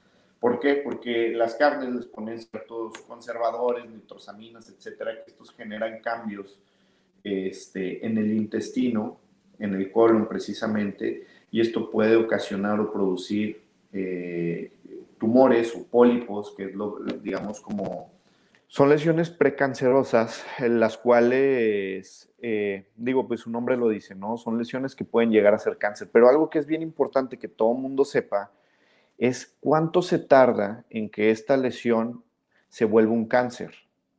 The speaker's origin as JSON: {"language": "Spanish", "town": "Monterrey", "region": "Nuevo León", "country": "Mexico", "said": "tú eres de Monterrey, yo soy de Monterrey, trabajo en Monterrey"}